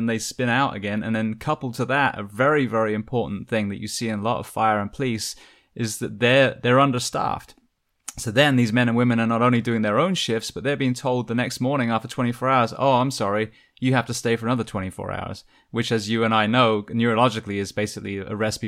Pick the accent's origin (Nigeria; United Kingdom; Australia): United Kingdom; England; now in United States; I grew up in England. I had weapons when I was young, but they were for hunting. I had a shotgun, I had a rifle. But then when I moved to the US